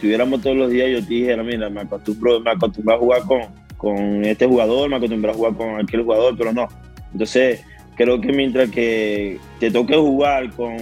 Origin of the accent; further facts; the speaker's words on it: Maracaibo, Zulia, Venezuela; moved away; cuando salí de Venezuela de verdad que me pegó mucho la soledad porque no estaba acostumbrado a estar lejos de mi familia. Siempre estuve allí con mi familia, jugué en 2 equipos fuera de Venezuela, fuera de Maracaibo, pero bueno, estaba en Venezuela